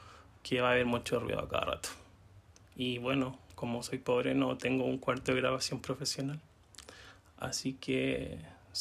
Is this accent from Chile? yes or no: yes; Temuco, Araucanía, Chile; now in Santiago, Chile; en Temuco era peor en todo caso, porque había hasta olor a niña. Así que era la misma shit, o peor. Llevo ya 6 años y un par de meses en Santiago.